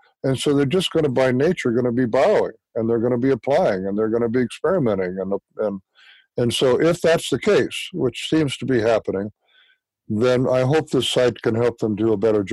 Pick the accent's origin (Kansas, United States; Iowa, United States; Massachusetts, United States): Iowa, United States; Cedar Rapids; I grew up in a Presbyterian church and congregation, a very supportive community congregation in my hometown of Cedar Rapids, Iowa.